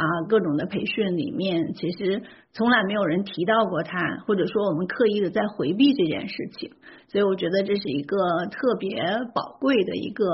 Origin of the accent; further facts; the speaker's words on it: China; 就尤其是像我们中国人嘛